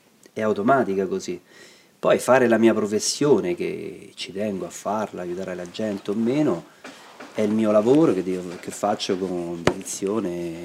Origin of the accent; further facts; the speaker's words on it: Rome, Lazio, Italy; now in Cesaproba, Italy; io vengo da Roma, sono trapiantato da circa 15 anni qui in Abruzzo, esattamente vicino all'Aquila, a Cesaproba